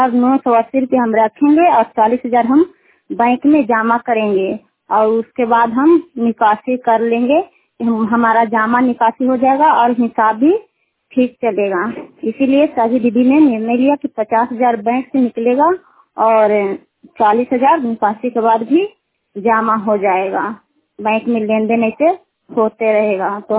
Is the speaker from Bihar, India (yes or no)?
yes; Bihar, India; कुकहरिया के रहने वाले हैं, रुखाई पंचायत के हैं, चंडी प्रखंड नालंदा जिला के।